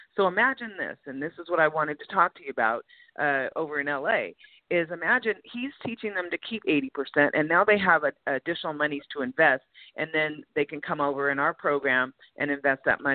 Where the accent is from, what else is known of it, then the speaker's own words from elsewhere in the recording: California, United States; You know, LA, I'm from California.